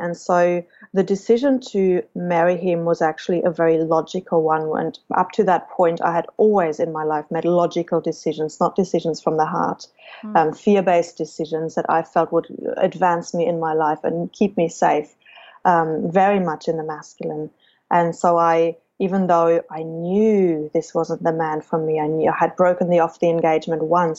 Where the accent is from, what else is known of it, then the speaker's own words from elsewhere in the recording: Germany; growing up in a society, I chose Germany as my home country